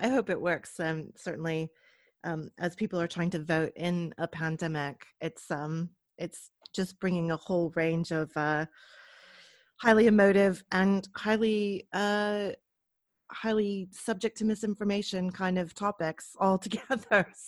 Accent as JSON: {"language": "English", "country": "United States", "lives_now": "United Kingdom", "said": "this is very specific to the US, and being an American and we have an election coming up"}